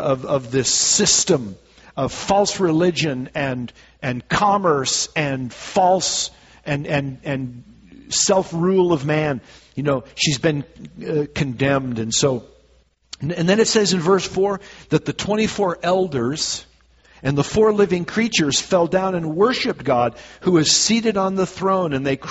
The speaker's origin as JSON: {"language": "English", "region": "Minnesota", "country": "United States", "tie": "born or raised there", "said": "one of the loudest football stadiums in the NFL is in my home state of Minnesota."}